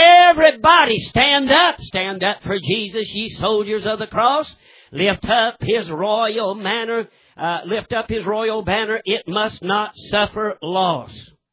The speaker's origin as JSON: {"language": "English", "region": "North Carolina", "country": "United States", "said": "I'm from North Carolina. The reason I know about this story, they had just passed that mandatory seatbelt law in North Carolina."}